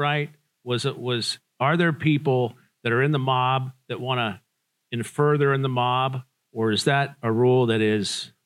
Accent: Las Vegas, Nevada, United States; So I'm from Las Vegas, native Las Vegan.

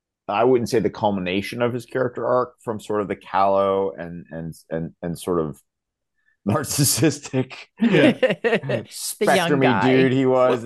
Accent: San Francisco, California, United States; I grew up in San Francisco. There's a place called the Cliff House.

